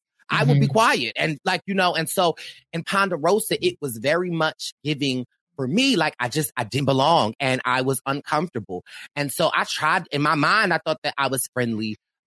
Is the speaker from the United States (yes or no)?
yes; Philadelphia, Pennsylvania, United States; I'm from Philadelphia for my own safety.